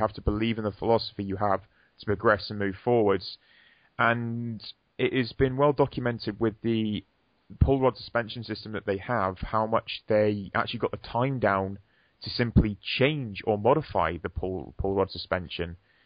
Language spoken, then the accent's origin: English; United Kingdom; even though I'm British